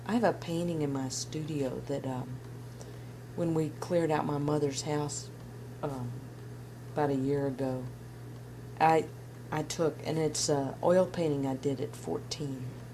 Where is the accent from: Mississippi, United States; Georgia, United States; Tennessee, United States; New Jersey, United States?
Tennessee, United States; Memphis; I grew up in Memphis. I was born in 1939